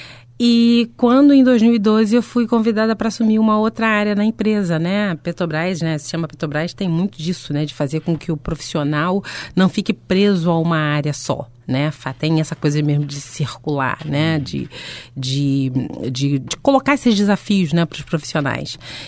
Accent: Rio de Janeiro, Brazil; Eu sou carioca, sou do Rio de Janeiro

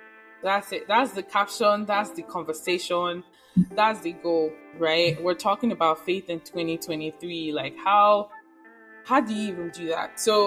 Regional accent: Nigeria; at least growing up in Nigeria, I see that you're a spiritual person.

